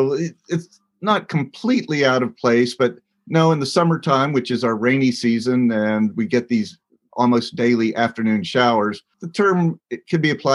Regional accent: Panama City, Florida, United States; I grew up in Panama City and still have family living there.

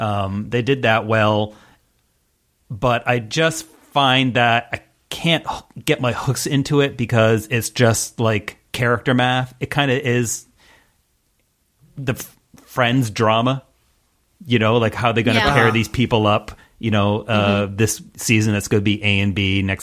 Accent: Canada; I'm from Canada.

